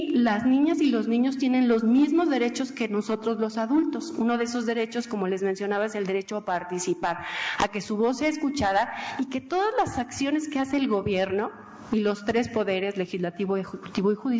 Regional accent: Cuautitlán Izcalli, State of Mexico, Mexico; yo viví toda mi adolescencia en Izcalli, de allá vienen, ¿verdad? De Cuautitlán, Izcalli, por allá me crié con mis tres hermanas

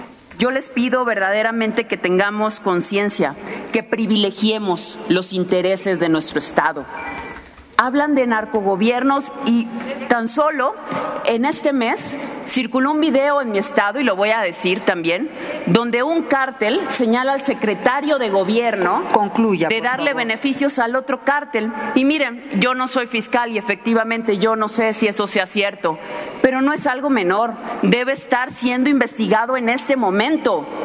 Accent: Veracruz, Mexico; Somos 6 senadores veracruzanos

